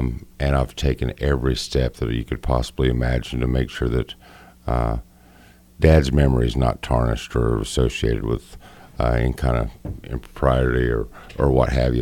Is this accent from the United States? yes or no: yes; Saint Paul, Minnesota, United States; I grew up in St. Paul and went to school in Waldron.